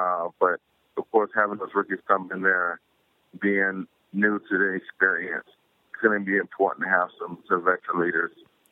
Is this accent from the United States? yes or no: yes; Hallandale, Florida, United States; it was back in my hometown in Hollandale, Florida.